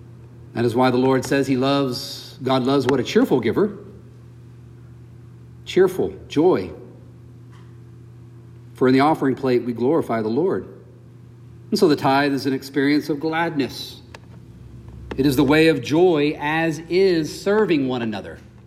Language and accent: English; the South, United States; accent: Southern; growing up in the Bible Belt in the South. You might not hear my Southern accent any longer.